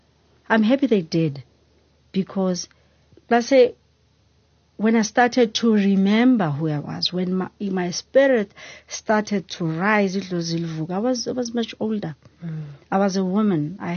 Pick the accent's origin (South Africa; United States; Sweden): South Africa; Eastern Cape; also born or lived in Mbabane, Eswatini; Then we moved from Mabubane to Eastern Cape. Eastern Cape, this is when it became clear. I was able to see things that other people could not see with their naked eye.